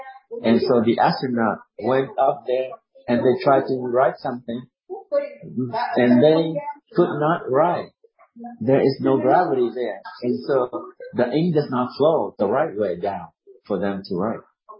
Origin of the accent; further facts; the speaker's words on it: Vietnam; I grew up in Vietnam. There are many people there.